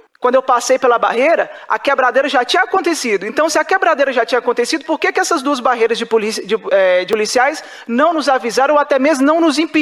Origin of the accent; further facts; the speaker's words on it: Brasília, Federal District, Brazil; Eu sou nascido e criado em Brasília, já participei de inúmeros atos aqui e tudo mais